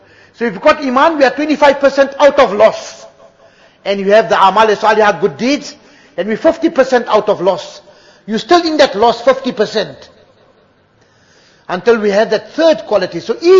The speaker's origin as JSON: {"language": "English", "region": "Northern Cape", "country": "South Africa", "said": "I come from the Northern Cape. You must have heard of the holy city of Kimberley. In any case, I come from that area"}